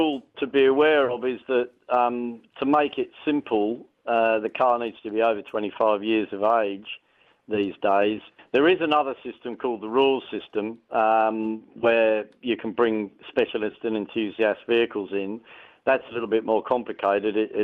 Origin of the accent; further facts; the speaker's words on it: London, United Kingdom; And as you can probably detect from my accent, I was born there and grew up in London.